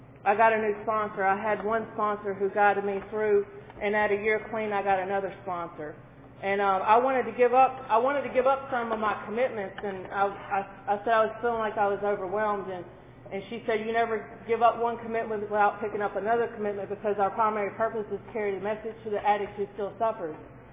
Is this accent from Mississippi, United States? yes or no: yes; Mississippi, United States; I came from Mississippi, okay, to Pennsylvania, an addict.